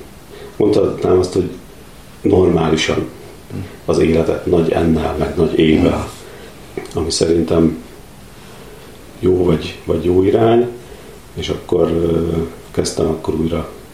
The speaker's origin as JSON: {"language": "Hungarian", "town": "Rákoscsaba", "region": "Budapest", "country": "Hungary", "tie": "born there", "said": "Én születtem Rákos Csabára"}